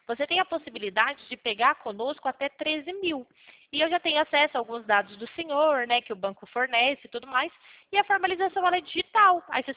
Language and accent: Portuguese; Pirassununga, São Paulo, Brazil; Eu sou do estado de São Paulo, Pirassununga.